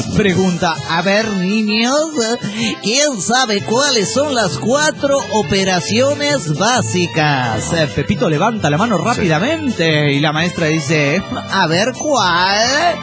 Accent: Tiapa, Mexico; de Tiapa, México.

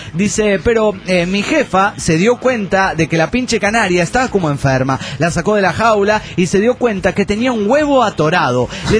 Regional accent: Guadalajara, Jalisco, Mexico; de Guadalajara, Jalisco, México.

